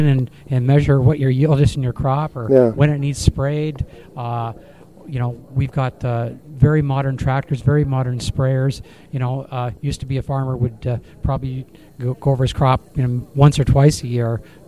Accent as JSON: {"language": "English", "town": "Grand Valley", "region": "Ontario", "country": "Canada", "said": "Actually, I'm from Grand Valley"}